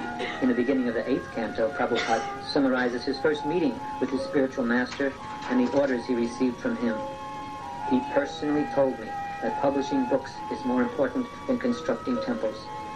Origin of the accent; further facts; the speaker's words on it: New York City, New York, United States; I don't speak Italian. I'm from New York City, USA.